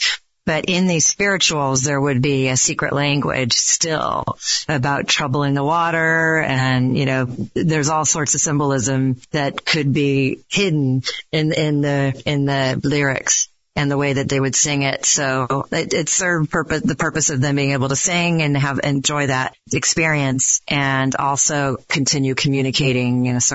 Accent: Davis, California, United States; we just had great music programs growing up in Davis back in the day when they still funded music in the schools

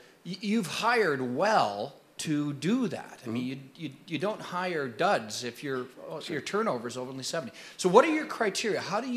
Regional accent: Canada; from Canada, and at that time, the Canadian ambassador was helping to get the hostages out of Iran.

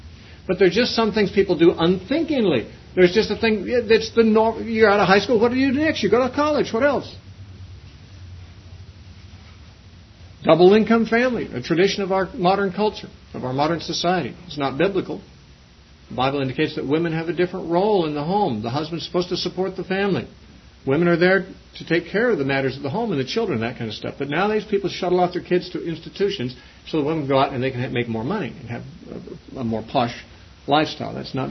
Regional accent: United States; I'd rather be born in America than anywhere else in the world. I thank God that I'm an American.

